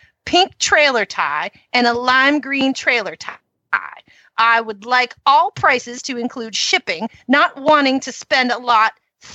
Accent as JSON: {"language": "English", "country": "Canada", "also_born_or_lived": "Brooklyn, United States", "said": "Canada and Brooklyn, just so you know."}